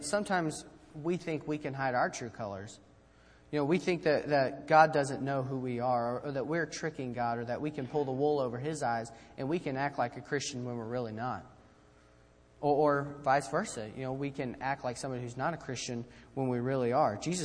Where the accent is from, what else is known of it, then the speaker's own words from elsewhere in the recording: United States; being a man and being a patriot, being an American.